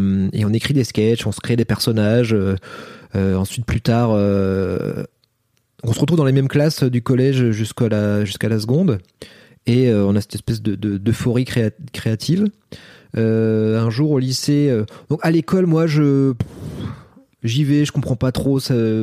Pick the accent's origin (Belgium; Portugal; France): France; Charleville-Mézières, Grand Est; Je suis de Charleville-Mézières, donc il a fait des. C'est la ville des marionnettes.